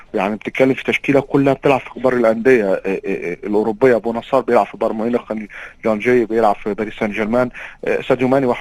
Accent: Egypt; يعني يمكن ان احنا كنا نتمنى المنتخب المصري يتوج باللقب مش كمصريين بس، كل الوطن العربي كمان.

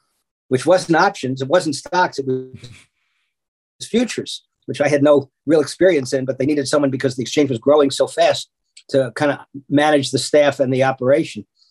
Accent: New York, United States; So I grew up in the New York area.

